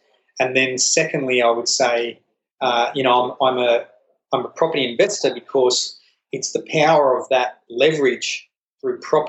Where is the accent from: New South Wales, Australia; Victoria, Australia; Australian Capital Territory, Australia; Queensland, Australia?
New South Wales, Australia; Inverell; also born or lived in Sydney; I was born in Sydney, but we quickly moved we moved to a little place called Inverell, which is about 10,000 people up north. It's about probably 9 hours north of Sydney in the middle of the country.